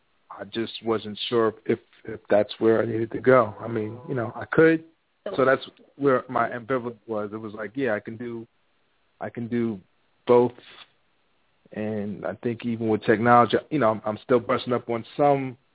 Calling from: New York, United States; from New York.

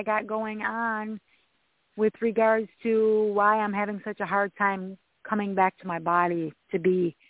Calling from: Michigan, United States; from Michigan.

